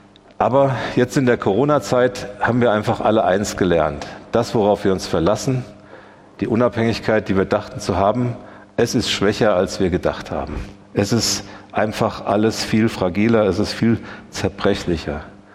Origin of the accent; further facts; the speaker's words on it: Germany; born there; Ich wurde in Deutschland geboren, in eine intakte Familie.